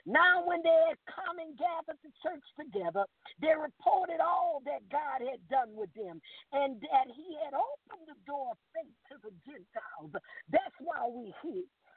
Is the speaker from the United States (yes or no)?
yes; New Orleans, Louisiana, United States; And you know, as a little girl growing up in New Orleans, hallelujah, there were some things that we used to hear the older people, the elders say.